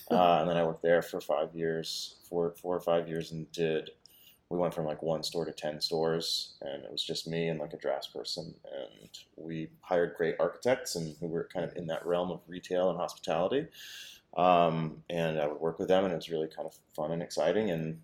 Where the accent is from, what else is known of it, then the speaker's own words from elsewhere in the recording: Connecticut, United States; Connecticut.